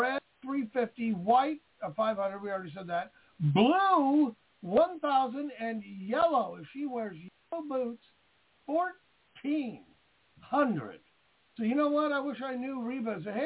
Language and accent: English; Vancouver, Washington, United States; I grew up in Vancouver, the Portland Airport.